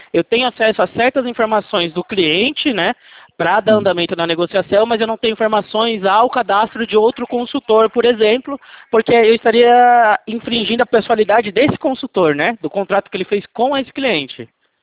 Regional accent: São Paulo, Brazil; Não, eu sou do interior de São Paulo.

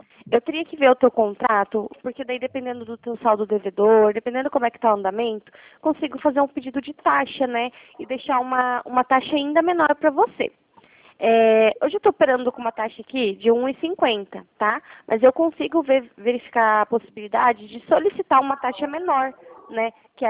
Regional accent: Curitiba, Paraná, Brazil; Não, eu sou de Curitiba.

